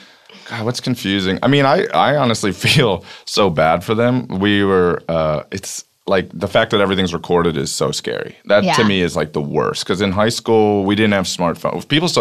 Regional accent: Maryland, United States; I grew up in Maryland. I went to school at UMass, and I didn't know anyone.

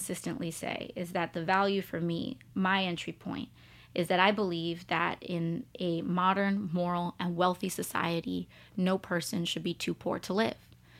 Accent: New York City, New York, United States; I was born in the Bronx to a third generation Bronx family. My mom was born in Puerto Rico. They met, they had me. I was born in the Bronx

